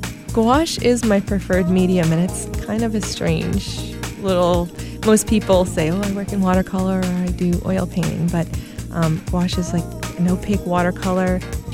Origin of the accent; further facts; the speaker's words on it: Merrimack, New Hampshire, United States; I'm from Merrimack, New Hampshire.